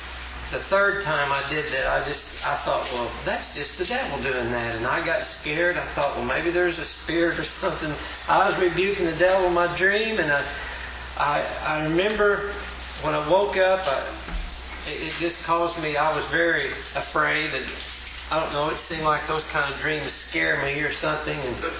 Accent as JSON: {"language": "English", "town": "St. Paul", "region": "Oklahoma", "country": "United States", "said": "I'm from St. Paul, Oklahoma."}